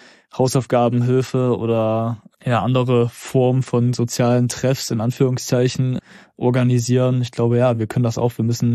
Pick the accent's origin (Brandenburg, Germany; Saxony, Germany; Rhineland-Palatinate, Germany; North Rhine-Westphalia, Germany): Saxony, Germany; Zwickau; ob jetzt in meiner Heimatstadt Zwickau